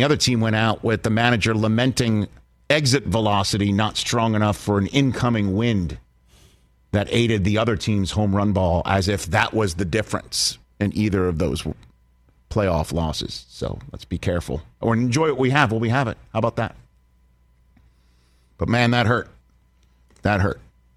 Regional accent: New York, United States; Just seeing all that just was infuriating completely as a New Yorker.

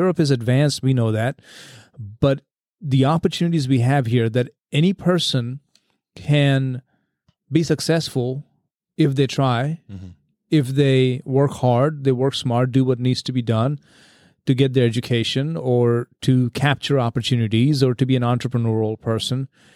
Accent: India; moved away; Growing up in India, my growing up years in India were wonderful.

